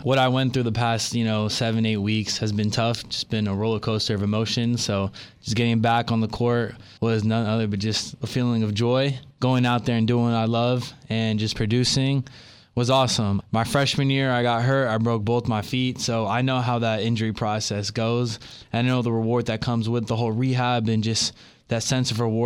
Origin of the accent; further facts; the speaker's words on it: Los Angeles, California, United States; So born and raised in Los Angeles. My dad is from Beirut, Lebanon, the Middle East, and my mom is from Mexico.